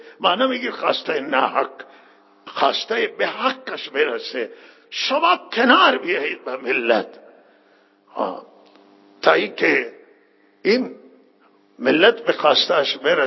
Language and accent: Persian; Iran; ما در کنار مردم ایرانیم، در ایران هستیم، ایرانی هستیم و مسلمانیم، ایرانیم،